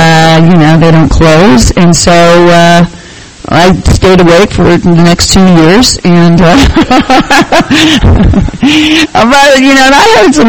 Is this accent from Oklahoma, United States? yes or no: no; California, United States; born there; I was born up in the Bay Area. I was the youngest of seven kids.